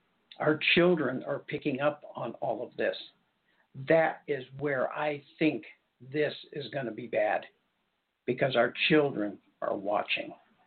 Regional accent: Albuquerque, New Mexico, United States; I grew up in Albuquerque.

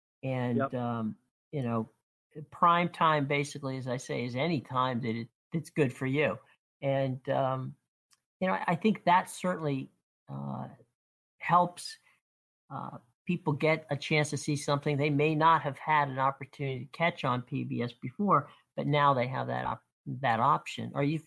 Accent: Pittsburgh, Pennsylvania, United States; I grew up in the Pittsburgh area at the time when Mr. Rogers was just actually starting.

